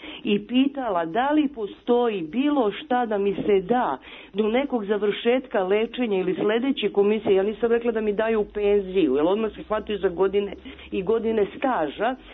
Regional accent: Belgrade, Serbia; Ja sam, znači, Beograđanka, Srpkinja sa 55 godina

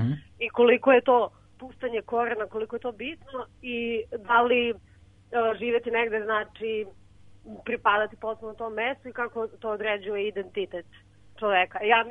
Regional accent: Vranje, Pčinja District, Serbia; Kod kuće u Vranju. Da, došla sam ovde iz Beograda

